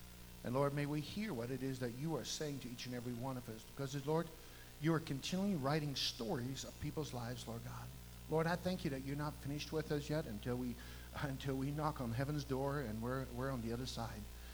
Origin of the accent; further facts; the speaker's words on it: Lethbridge, Alberta, Canada; as Pastor David shared, we're from Lethbridge, Alberta.